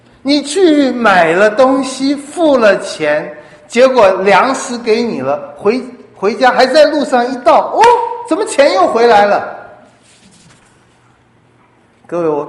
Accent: China; 雅各跟我们中国人有没有一点血统关系我不知道

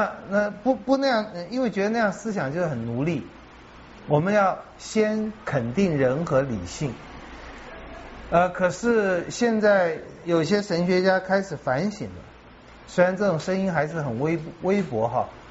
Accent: Taiwan

